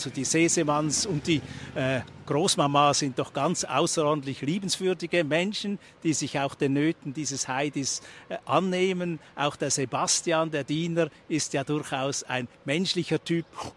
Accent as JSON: {"language": "German", "country": "Switzerland", "said": "Und wir dürfen sagen, als Schweizer, auch für uns Schweizer, spielt dieser Dom emotional eine gewisse Rolle"}